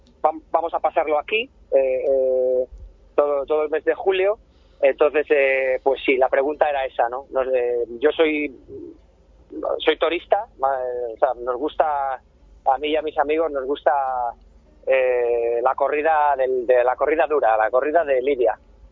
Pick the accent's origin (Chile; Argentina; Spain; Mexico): Spain; Santander, Cantabria; moved away; yo he vivido fuera. Sí que he venido a Santander, pues lo típico, como bien venimos todos los que somos de Santander y vivimos fuera